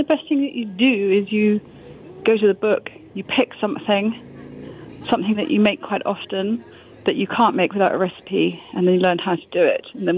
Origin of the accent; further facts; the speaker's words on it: United Kingdom; even though I am British